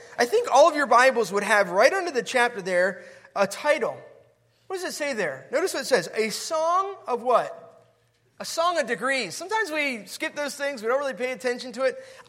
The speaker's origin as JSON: {"language": "English", "town": "Chantilly", "region": "Virginia", "country": "United States", "tie": "born or raised there", "said": "I grew up here in the Washington, D.C. area, grew up in Chantilly."}